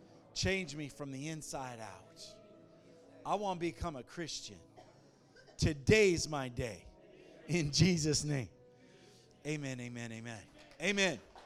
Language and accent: English; Palmdale, California, United States; When I was growing up in Palmdale, on Wednesday we used to come home after church